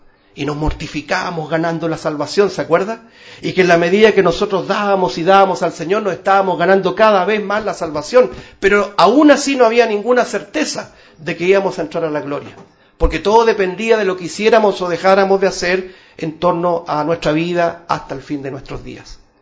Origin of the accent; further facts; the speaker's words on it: Chile; Sí, somos chilenos, pero nuestra patria es celestial.